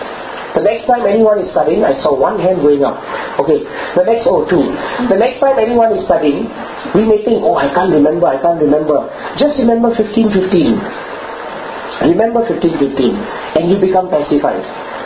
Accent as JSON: {"language": "English", "country": "Singapore", "said": "but I'm Singaporean, you know, I'm not used to Sanskrit, you know, I know Malay, Chinese and everything else."}